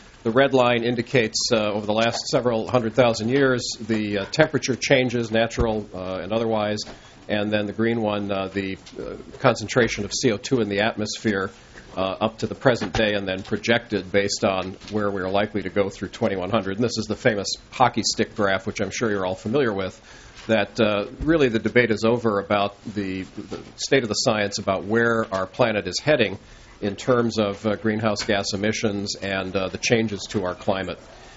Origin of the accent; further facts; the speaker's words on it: Wisconsin, United States; now in Santa Monica, United States; But I'm glad to be back here in the Midwest. I'm from Wisconsin, so I can handle it.